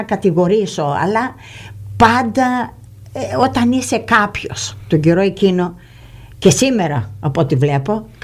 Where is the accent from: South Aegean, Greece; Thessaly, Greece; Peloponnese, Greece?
Peloponnese, Greece; Kalamata; Είμαι καλαματιανή.